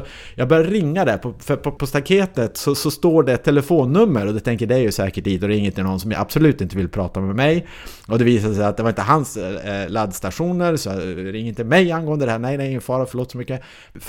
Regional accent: Löddeköping, Skåne, Sweden; Nej, men jag är från Löddeköping utanför Malmö

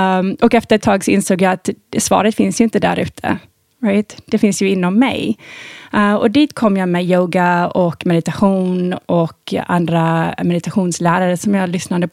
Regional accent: Thailand; now in Sweden; Jag hade ju väldigt severe astma när jag var liten i Thailand.

